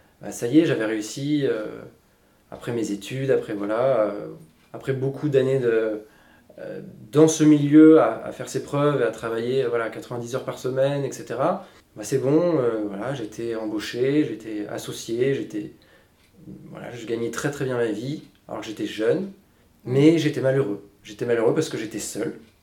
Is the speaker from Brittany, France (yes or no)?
no; Île-de-France, France; Je viens des Hauts-de-Seine, une famille bourgeoise, école d'ingénieur privé